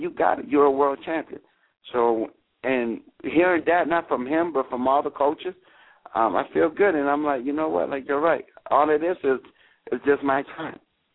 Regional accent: East Coast, United States; I am from the East Coast, you know.

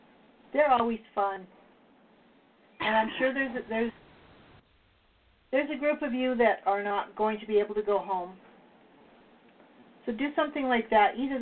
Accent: Canada; I'm from Canada. That's what we do. We say Merry Christmas.

